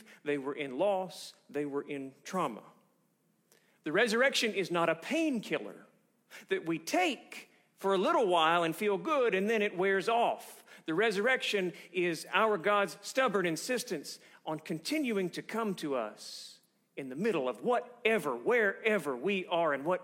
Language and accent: English; Chattanooga, Tennessee, United States; I saw that my hometown of Chattanooga was already under siege.